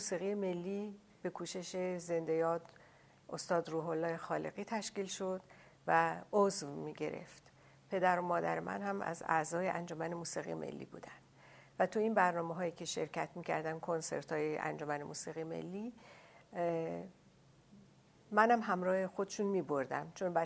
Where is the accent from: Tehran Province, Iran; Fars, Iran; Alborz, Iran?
Tehran Province, Iran; Tehran; born there; متولد 1317، اول دی 1317 در شهر تهران هستم. در خانواده‌ای که به دنیا آمدم به نوعی اهل موسیقی بودن